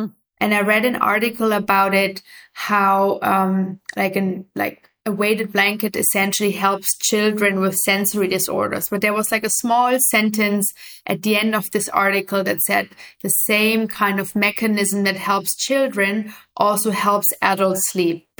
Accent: Germany; English is a second language; moved away as an adult; I grew up in Germany originally

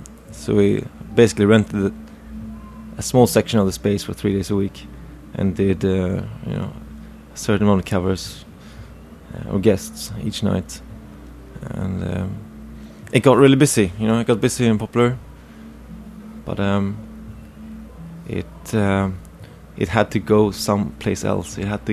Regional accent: Stockholm, Stockholm County, Sweden; I'm from Stockholm, but the suburbs just north of Stockholm. And there are plenty of fields, and it still looks like a farmland almost where I live.

